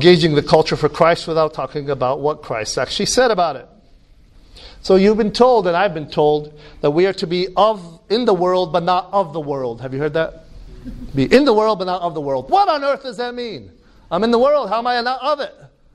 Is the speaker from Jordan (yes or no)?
yes; Jordan; now in United States; In Illinois, where I live, in the States, and I'm originally from Jordan